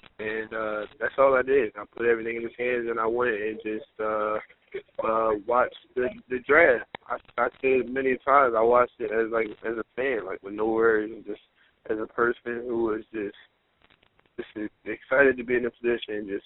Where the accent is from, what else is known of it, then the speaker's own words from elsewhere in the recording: Delaware, United States; I'm from Delaware. I remember when I was little, people told me I would never make it to the NFL because I'm from Delaware.